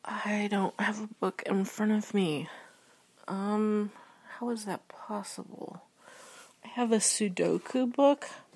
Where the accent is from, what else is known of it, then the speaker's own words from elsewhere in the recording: Midwest, United States; Where are you from in the world? I'm from the Midwest, USA.